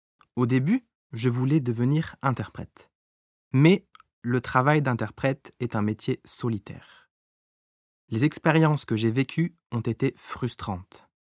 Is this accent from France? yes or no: yes; France; moved away as an adult; now in Austria; En tant que Français, l'Autriche est un pays que je ne connaissais pas beaucoup.